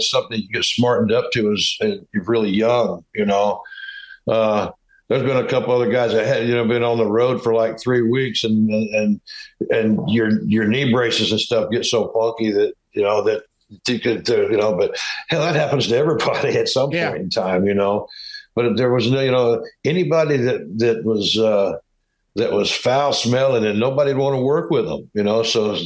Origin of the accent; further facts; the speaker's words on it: Midwest, United States; but Pop, we're from the Midwest, you know